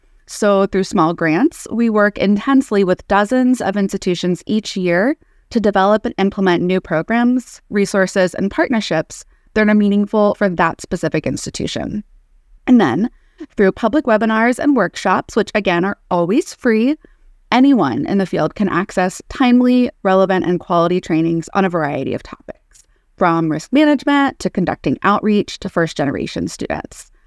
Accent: West Virginia, United States; Kentucky has one of the lowest study abroad rates in the country, and my home state of West Virginia has the lowest.

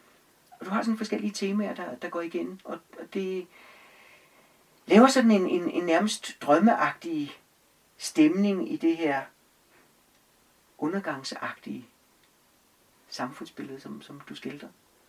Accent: Holbæk, Zealand, Denmark; Men jeg kommer fra Holbæk, og de siger, at jamen, ungdomsoprøret, det nåede aldrig til Holbæk.

